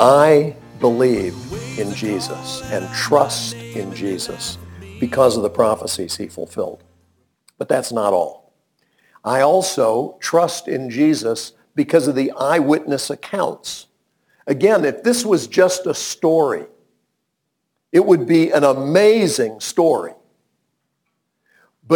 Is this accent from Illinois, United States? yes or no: yes; Illinois, United States; born there; I was born in Illinois, and people in Illinois call it the land of Lincoln